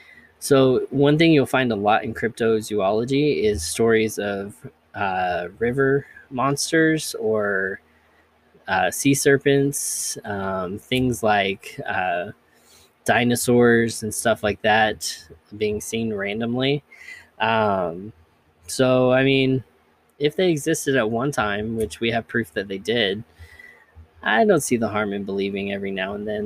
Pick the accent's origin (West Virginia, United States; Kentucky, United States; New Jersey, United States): Kentucky, United States; I grew up in Kentucky and heard about the Kelly Green Men, aka the Hopkinsville Goblins.